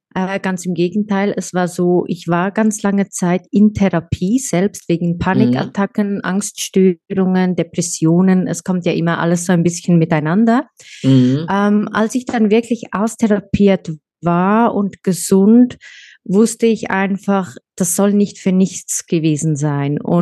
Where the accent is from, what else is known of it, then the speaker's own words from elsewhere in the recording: Switzerland; ich komme aus der Schweiz